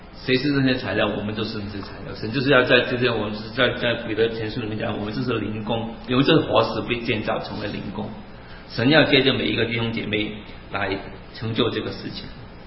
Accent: Hong Kong; first language Cantonese; Chinese is a second language; 像我自己本来我就不是讲国语的，我的母语是粤语，我的本来是讲广东话的人，慢慢也在学，我们也是从不同的，就算是语言一样，我们还是有很多可能来自不同的原居地，甚至从啊，我是从香港来

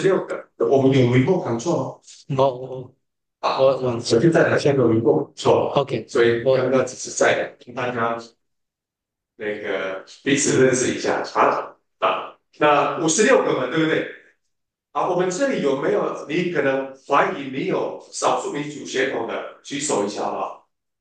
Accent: Taiwan; 咱们以前是住在那个台湾最高的那个大楼101旁边的，我们是住在平地的。

